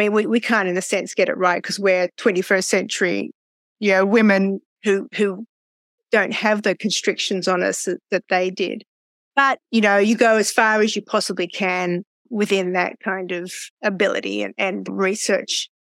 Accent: Australia; I'm from Australia, so I had to get to England and then do this as well.

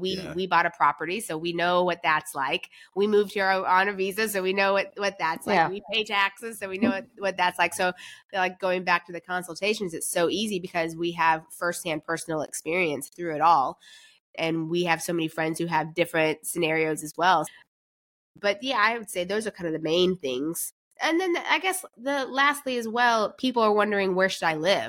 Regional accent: Florida, United States; now in Portugal; I grew up in Florida, so I like the heat, but we live in the north of Portugal, which I'm fine with.

